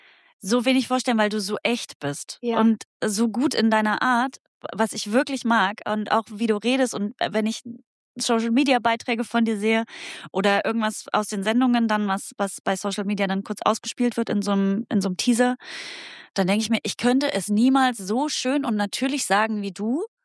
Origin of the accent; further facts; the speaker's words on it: Saxony-Anhalt, Germany; Ich komme ja aus dem Vorharz.